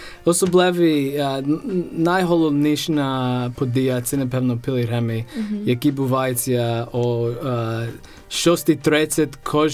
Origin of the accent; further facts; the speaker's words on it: United States; Ukrainian is a second language; Тому що, так, я з Америки.